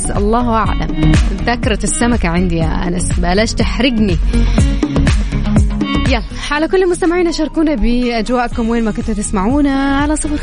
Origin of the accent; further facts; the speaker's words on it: Makkah Province, Saudi Arabia; بس عندنا في الغربية تقريبا مكة وجدة 32 في الحول